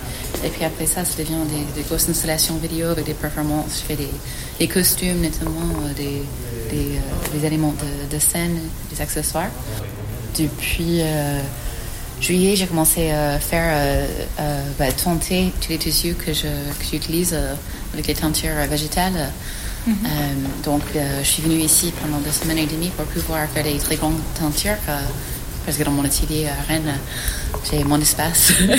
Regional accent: California, United States; now in France; j'ai grandi en Californie du Sud.

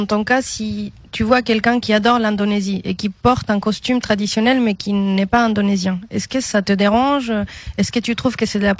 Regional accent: Chile; c'est vrai que ça m'arrive aussi quand je dis que je viens du Chili.

